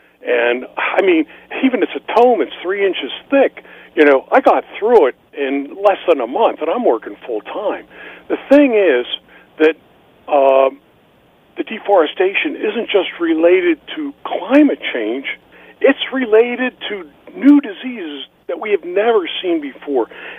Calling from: Sykesville, Maryland, United States; Hey, Gron, this is … again. It's Sykesville, Maryland.

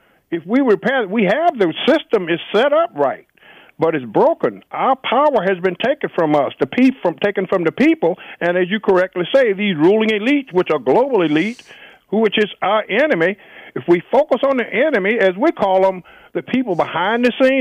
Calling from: Washington, District of Columbia, United States; who called from D.C.

